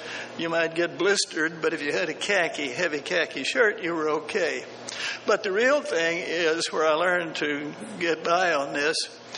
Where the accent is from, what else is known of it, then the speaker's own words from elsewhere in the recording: Texas, United States; I grew up in Texas harvesting things in the cotton field